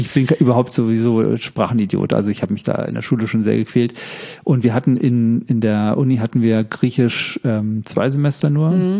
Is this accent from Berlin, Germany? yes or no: yes; Berlin, Germany; born there; Also ich bin in Berlin geboren und wollte, ich glaube, ich brauche mal in Berlin, aber ich bin kein richtiger Städter. Ich bin zum Studium, ich hatte in Münster und Tübingen studiert